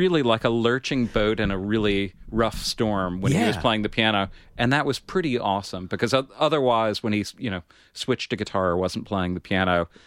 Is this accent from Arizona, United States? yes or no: no; Kentucky, United States; Georgetown. Although I'm from Kentucky, so I have to say Georgetown University in Washington, D.C.